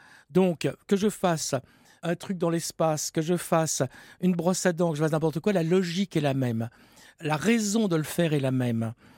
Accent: France; Je suis français.

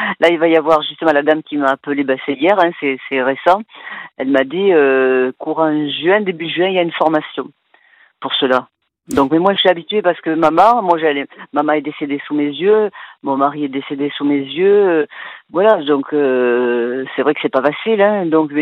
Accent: Montauban, Occitanie, France; puisque je suis du Tarn-et-Garonne, je suis de Montauban

